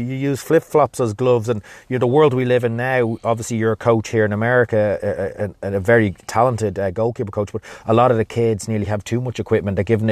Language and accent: English; Ireland; growing up in Ireland, we played on the street every day.